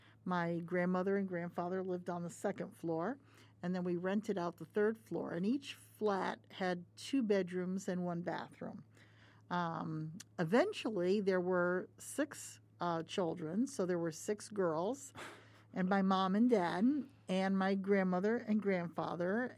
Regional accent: West Haven, Connecticut, United States; So I was, actually, we were both born in Yale New Haven Hospital. I grew up in West Haven, Connecticut.

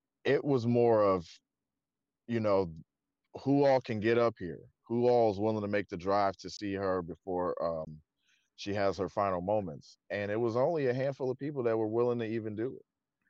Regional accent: Milwaukee, Wisconsin, United States; moved away; I'm originally from Wisconsin, Milwaukee specifically. We left there early 90s.

